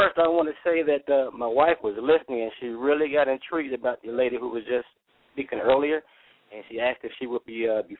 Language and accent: English; Atlanta, Georgia, United States; I'm from Atlanta, Georgia.